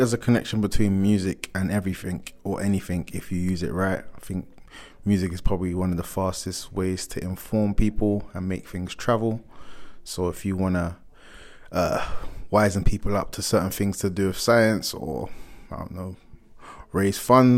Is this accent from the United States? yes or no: no; Croydon, London, United Kingdom; I grew up around Croydon, Mitcham, around those areas. We stretched to Sutton every now and then as like a little outing.